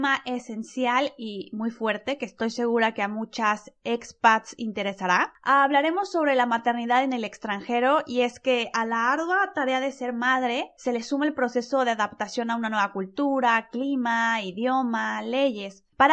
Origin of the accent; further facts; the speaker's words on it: Mexico; now in Seville, Spain; Soy expat y mexicana viviendo desde hace un par de añitos acá en Sevilla, España.